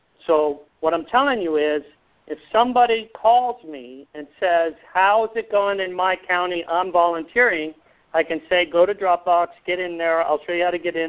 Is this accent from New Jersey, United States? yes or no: yes; New Jersey, United States; now in California, United States; because I come from New Jersey. I know what New Jersey's like. I moved to California, and I know what California is like.